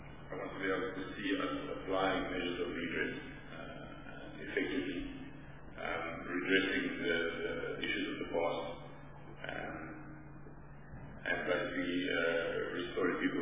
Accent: Mpumalanga, South Africa; I am from Mpumalanga.

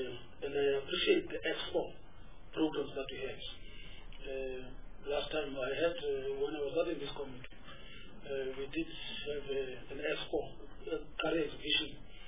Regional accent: Port Elizabeth, Eastern Cape, South Africa; I come from the Eastern Cape PE.

